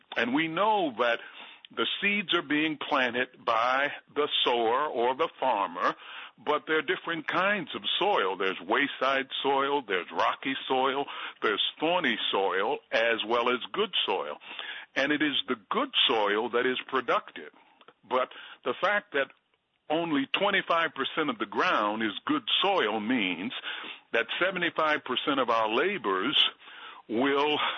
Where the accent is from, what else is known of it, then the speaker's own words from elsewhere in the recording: Baltimore, Maryland, United States; Well, I grew up in Baltimore, Maryland. It was in the inner city, and I actually was in the same neighborhood, the Freddie Gray neighborhood that exploded